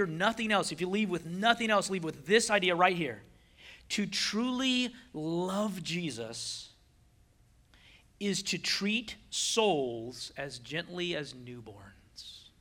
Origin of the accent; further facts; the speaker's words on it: California, United States; Even though I'm from California, I may be that redheaded stepchild for y'all, but we're still related.